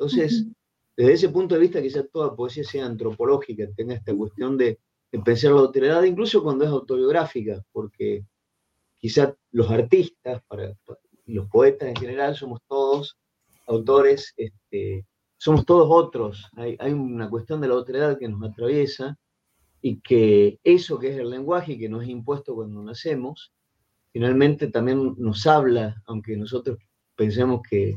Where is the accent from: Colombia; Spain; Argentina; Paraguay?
Argentina; Salta; de la provincia donde yo soy de Salta